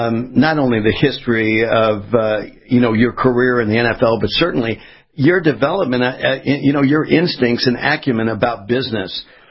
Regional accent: West Coast, United States; and I was born and raised in the West Coast.

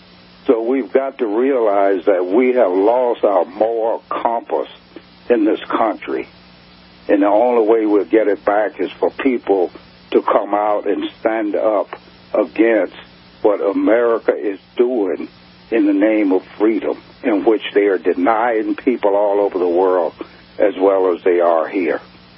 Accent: Mississippi, United States; No. I joined. I grew up in Mississippi.

